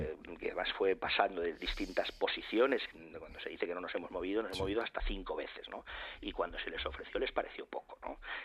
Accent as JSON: {"language": "Spanish", "town": "Madrid", "region": "Community of Madrid", "country": "Spain", "said": "los madrileños, que tenemos un sentimiento muy profundo como españoles"}